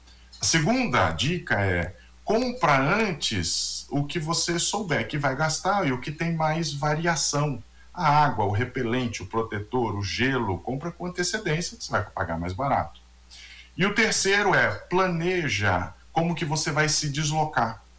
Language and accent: Portuguese; Campinas, São Paulo, Brazil; E eu venho de Campinas.